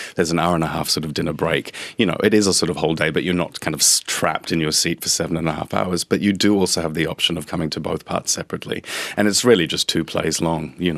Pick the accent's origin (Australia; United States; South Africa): South Africa; Johannesburg, Gauteng; Well, I grew up in South Africa in Johannesburg, and this was during the height of apartheid, so we had a lot of sanctions against us.